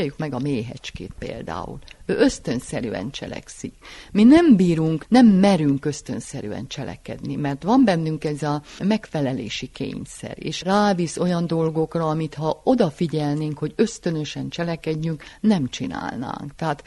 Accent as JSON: {"language": "Hungarian", "town": "Cluj-Napoca", "region": "Cluj County", "country": "Romania", "tie": "born or raised there"}